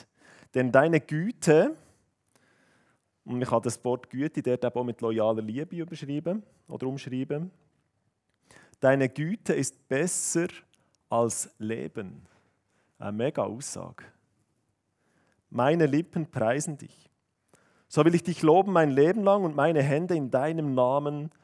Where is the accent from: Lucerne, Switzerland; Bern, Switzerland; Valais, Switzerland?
Bern, Switzerland; Wir sind Berner, wir sind freundlich von Natur aus.